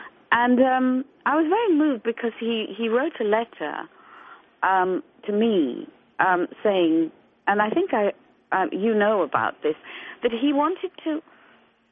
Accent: Chile; first language Spanish; English is a second language; I did. I grew up in Chile and spoke Spanish before English

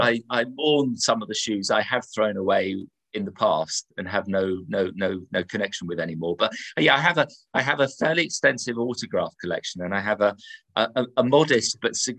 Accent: Harrow, London, United Kingdom; born there; I was born in Whitmore Road in Harrow, which is the road that Roger Bannister lived in.

